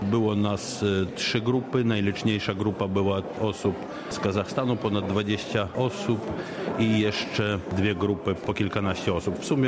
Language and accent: Polish; Riga, Latvia; Pochodzę z Łotwy, z Rygi. W mojej rodzinie kultywowano od zawsze tradycje polskie. Właściwie w tych tradycjach wyrosłem.